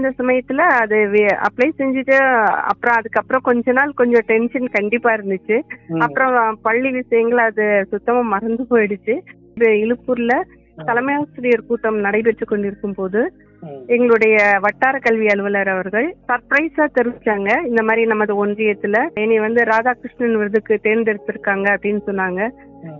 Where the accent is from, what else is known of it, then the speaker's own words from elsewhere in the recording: Karaikudi, Tamil Nadu, India; அதனால பிறந்தது வளர்ந்தது எல்லாமே காரைக்குடி தான்.